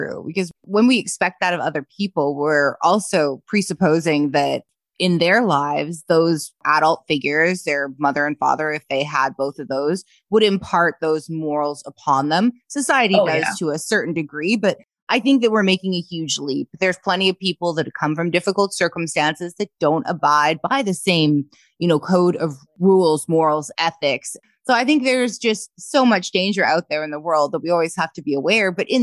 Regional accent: British Columbia, Canada; I'm from the Okanagan. So I grew up in the Okanagan. Okay. So it's small as well.

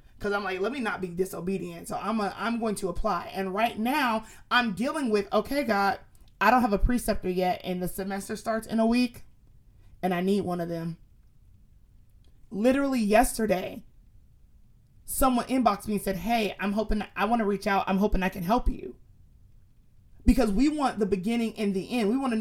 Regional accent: Florida, United States; I'm so Florida, I said jit. I'm from Florida for real now.

